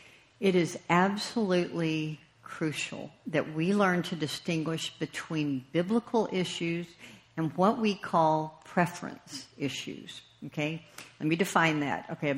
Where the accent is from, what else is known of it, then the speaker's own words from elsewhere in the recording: the South, United States; I am from the South, okay?